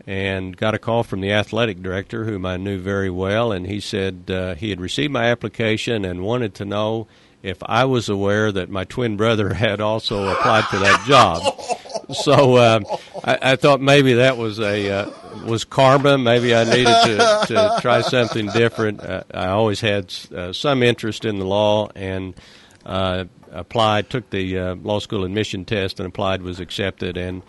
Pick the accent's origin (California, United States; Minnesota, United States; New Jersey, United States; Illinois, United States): Illinois, United States; Carterville; I'm from Carterville.